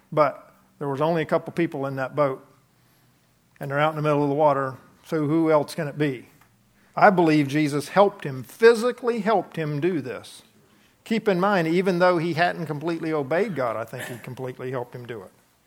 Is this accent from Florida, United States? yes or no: yes; Florida, United States; and again, I grew up in Florida and I know what these shrimp boat guys are